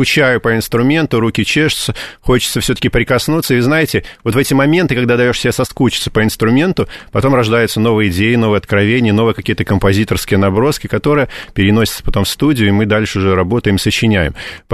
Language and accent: Russian; Grodno, Grodno Region, Belarus; Беларусь красивый край, такая прям цветущая совершенно страна, мой родной город Гродно, там тоже побывал, на родине